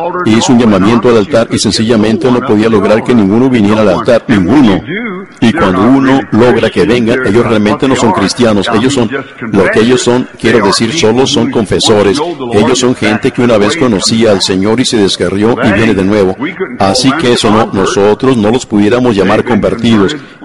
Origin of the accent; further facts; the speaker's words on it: Louisville, Kentucky, United States; en Louisville, cuando él estuvo en mi ciudad natal